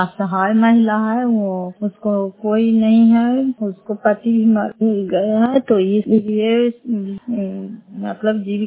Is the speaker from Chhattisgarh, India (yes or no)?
no; Fatehpur, Bihar, India; घर फतेहपुर पंचायत मकरौसा जिला नालंदा करारपसरा प्रखंड की निवासी हूँ